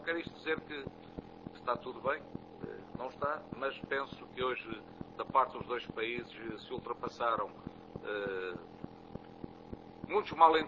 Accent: Azores, Portugal; até eu sou natural dos Açores

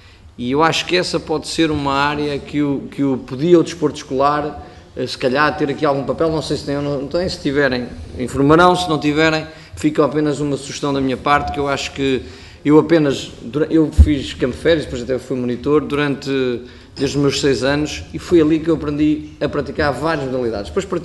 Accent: São João da Madeira, Aveiro, Portugal; sou de São João da Madeira

